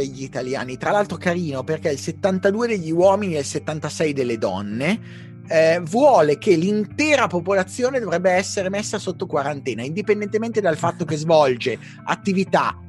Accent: Milan, Lombardy, Italy; Esatto, e da milanese questa cosa mi tocca particolarmente.

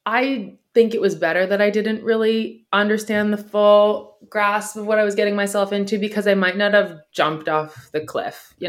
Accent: Canada; I never ever, maybe because I'm Canadian, will be anything less than kind about it.

